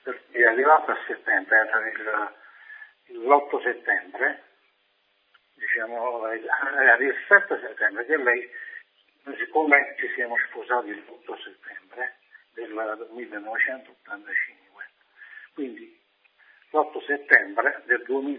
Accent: Benevento, Campania, Italy; io sono di Benevento proprio, della Campania, Benevento città.

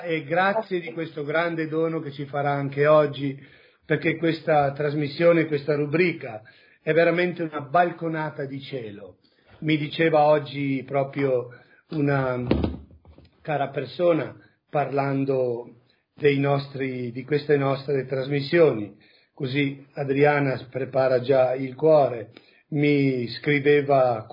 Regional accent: Veneto, Italy; io sono veneto come voi e difatti mi sento a casa doppiamente

